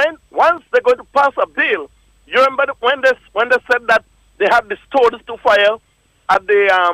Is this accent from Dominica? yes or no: yes; La Plaine, Saint Patrick Parish, Dominica; now in St. Croix, United States Virgin Islands; I'm from Dominica. I live in St. Croix.